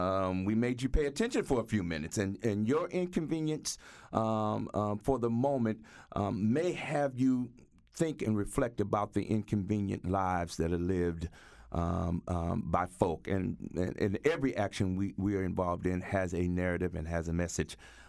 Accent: St. Louis, Missouri, United States; now in Connecticut, United States; Moral Monday Connecticut happened because I'm from St. Louis, and in August 9th, 2014, Mike Brown was killed, and I was called to come home.

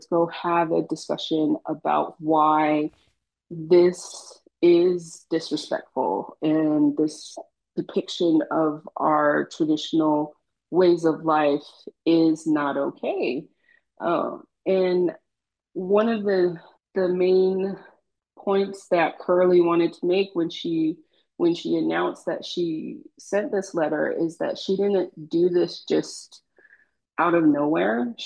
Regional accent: Steamboat, Arizona, United States; I mean, I grew up in Steamboat, Arizona, and my commute from Steamboat to Window Rock is like an hour long

